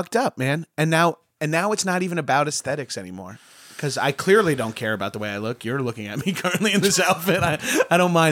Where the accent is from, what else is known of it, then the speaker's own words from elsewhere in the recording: New York, United States; Yeah, and I'm from New York, and I still like, oh, I'm in Texas.